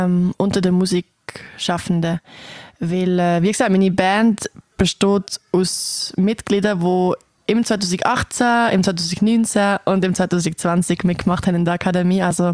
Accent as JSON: {"language": "German", "town": "Basel", "region": "Basel-Stadt", "country": "Switzerland", "tie": "born there", "accent": "Basel German", "said": "meine ganze Familie wohnt in Basel, Großeltern, Onkel, alle. Ich bin in Basel geboren. Darum rede ich eigentlich auch Baslerdeutsch."}